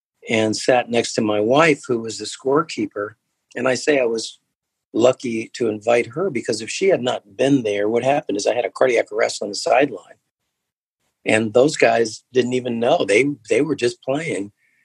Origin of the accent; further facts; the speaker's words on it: Los Angeles, California, United States; I wanted to come back to the town where I grew up in Los Angeles, and I wanted to be the team doctor for the Los Angeles Lakers.